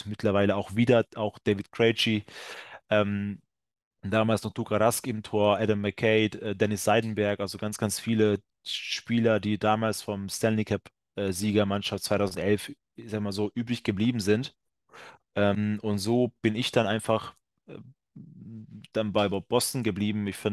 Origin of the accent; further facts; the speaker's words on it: Dunaújváros, Fejér, Hungary; German is a second language; in meiner Heimatstadt in Ungarn, ich komme ja gebürtig aus Ungarn, das sei auch nochmal gesagt, in meiner Heimatstadt war ja die beste ungarische Mannschaft zu der Zeit, Ende der 90er, Anfang der 2000er, Dunafer aus Dunaújváros